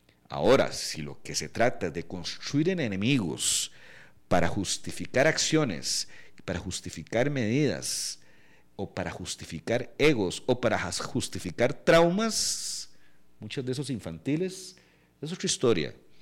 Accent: Purral, San José, Costa Rica; y yo soy de Purral.

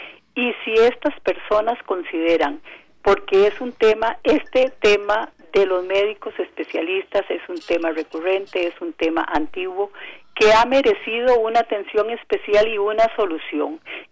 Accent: Costa Rica; como costarricenses exijamos soluciones prontas

